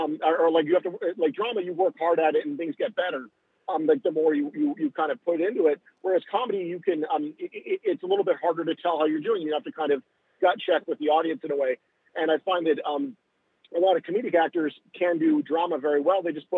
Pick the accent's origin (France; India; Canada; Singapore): Canada; now in Los Angeles, United States; So I live in Los Angeles, like I mentioned, I'm from Canada originally